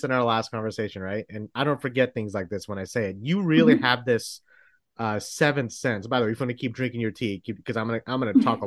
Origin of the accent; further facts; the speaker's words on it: Texas, United States; and here's the thing, I'm a Texan. That means a lot.